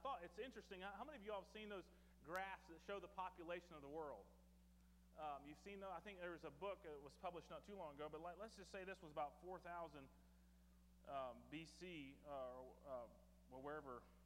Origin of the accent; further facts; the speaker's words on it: Kentucky, United States; I am from Kentucky.